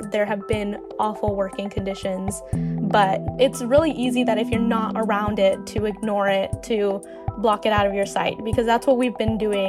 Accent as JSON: {"language": "English", "town": "Nampa", "region": "Idaho", "country": "United States", "tie": "born or raised there", "said": "I'm from Boise, Idaho, so I grew up in Nampa, which is about 20 minutes out, and it's a lot more rural. My high school was 50% Latino"}